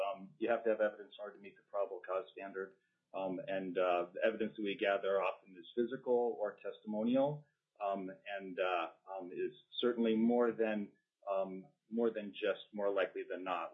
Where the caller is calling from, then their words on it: Anchorage, Alaska, United States; I'm an Alaska State Trooper currently assigned to the AST Director's Office. I'm calling from Anchorage.